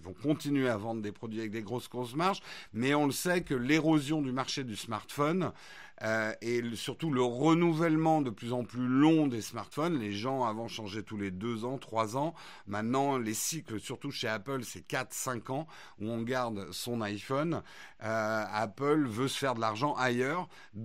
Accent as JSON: {"language": "French", "country": "France", "accent": "French", "said": "Ouais, think different, j'adore mon accent français là."}